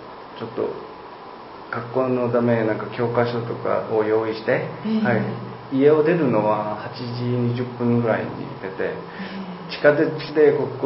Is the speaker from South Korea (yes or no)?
yes; South Korea; first language Korean; Japanese is a second language; 韓国語はもちろ なんか母国語なんで、はい、すごくなんかよくわかるから、あんまり考えなくても話せるんですけど、日本語はそんな風にはまだならなかったので難しいです